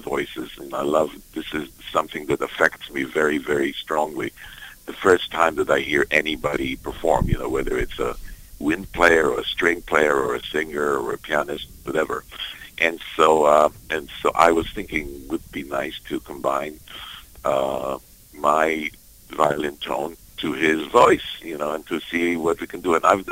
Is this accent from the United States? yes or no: no; Israel; English is a second language; the style that I grew up with in Israel as a young boy.